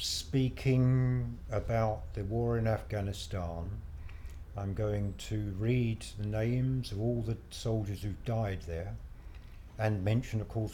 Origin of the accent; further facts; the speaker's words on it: Brighton, South East England, United Kingdom; also born or lived in Southampton / Nottinghamshire / America / Kent; I'm 63 years old and I come from Brighton in East Sussex.